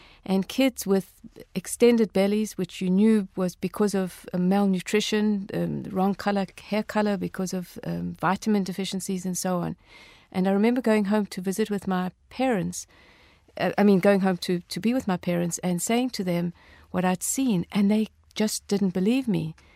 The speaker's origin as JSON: {"language": "English", "country": "South Africa", "tie": "born or raised there", "said": "growing up in South Africa during apartheid"}